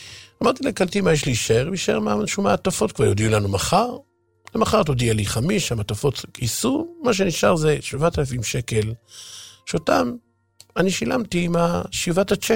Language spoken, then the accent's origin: Hebrew; Jerusalem, Jerusalem District, Israel; גדלתי בירושלים בשכונות הישנות, במסלול הרגיל, תלמוד תורה, הפגנות, מלחמות השבת וכו'.